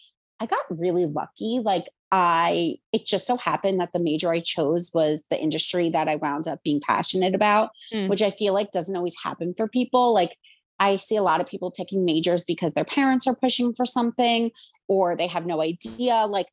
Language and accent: English; Montville, New Jersey, United States; So I grew up in Montville, New Jersey